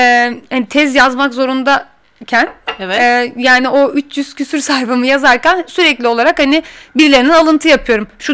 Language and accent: Turkish; İzmir, Turkey; Ben mesela İzmirliyim.